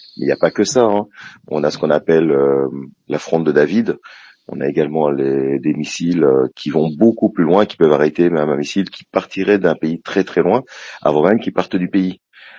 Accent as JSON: {"language": "French", "country": "Belgium", "said": "je suis belge, hein, je connais bien l'histoire française, pourtant je suis belge et israélien."}